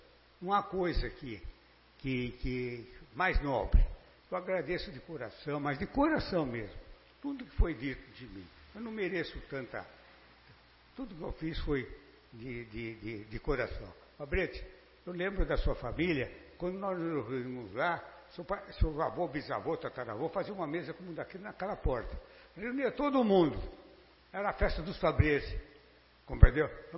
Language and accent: Portuguese; Garça, São Paulo, Brazil; born there; eu nasci aqui em Garça